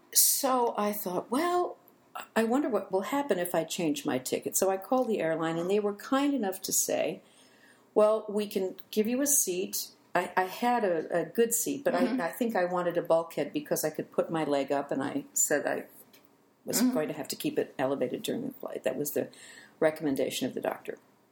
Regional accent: California, United States; I explained that I was visiting from California, that I really couldn't walk very far

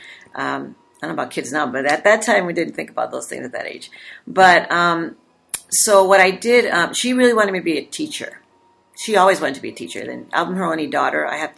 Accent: Los Angeles, California, United States; But we moved out here to Los Angeles when I was 6 years old, and I grew up in Lincoln Heights.

